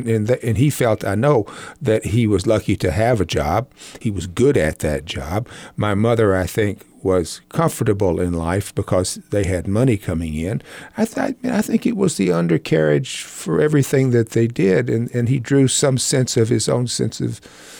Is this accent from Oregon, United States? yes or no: no; Little Rock, Arkansas, United States; also born or lived in Mississippi / New Orleans; growing up in Little Rock and in Mississippi and in New Orleans, as I did.